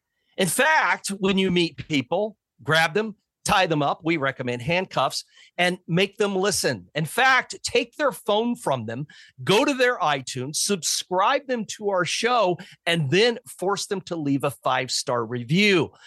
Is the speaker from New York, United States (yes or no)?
no; Athens, Tennessee, United States; something that happened in my hometown called the Battle of Athens, or Athens. I'm going to say Athens, Tennessee.